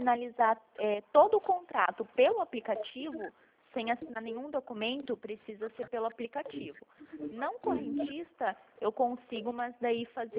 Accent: Foz do Iguaçu, Paraná, Brazil; Eu sou de Foz do Iguaçu do Paraná.

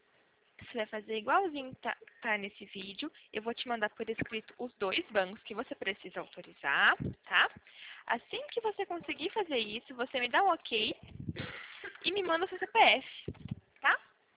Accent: Paraná, Brazil; Eu sou paranaense.

